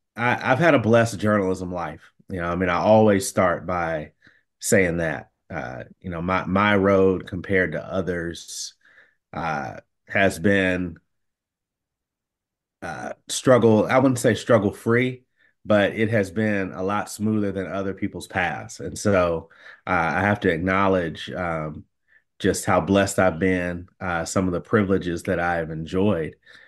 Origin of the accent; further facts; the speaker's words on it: Paducah, Kentucky, United States; There was a writer from the New York Times from my hometown of Paducah, Kentucky, named Thomas George, came back and he spoke to our high school.